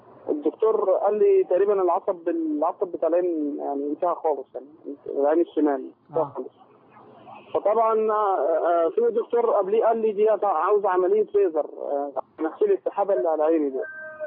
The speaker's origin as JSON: {"language": "Arabic", "town": "Marsa Matruh", "region": "Matrouh Governorate", "country": "Egypt", "said": "من مرسى مطروح"}